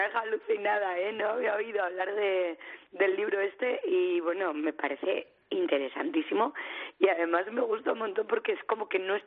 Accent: Zaragoza, Aragon, Spain; also born or lived in Barcelona; me fui a estudiar a Bilbao, yo soy de Zaragoza, y me fui a estudiar a Bilbao

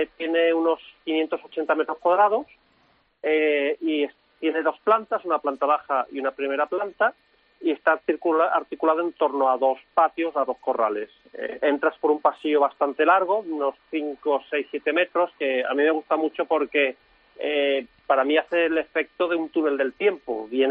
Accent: Seville, Andalusia, Spain; yo, que soy sevillano

